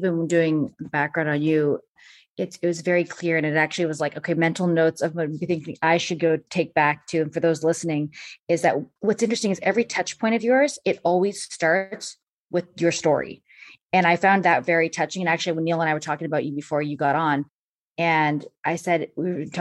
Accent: Canada; I'm from Canada, but my mother's from Italy.

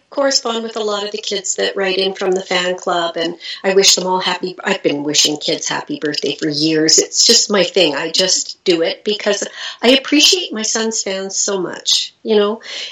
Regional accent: New York, United States; born there; I was born in New York to two musician parents.

